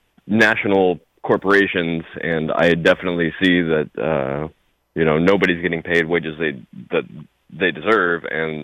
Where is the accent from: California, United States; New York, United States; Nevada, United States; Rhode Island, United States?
California, United States; Sacramento; moved away as an adult; also born or lived in Seattle; I grew up in Sacramento, moved to the Seattle area when I was 19. From 19 to age 30, I lived there